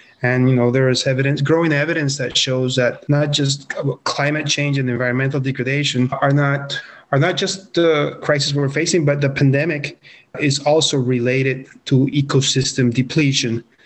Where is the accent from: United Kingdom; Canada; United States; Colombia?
Colombia; So, being from Colombia myself, I was born and raised in Colombia.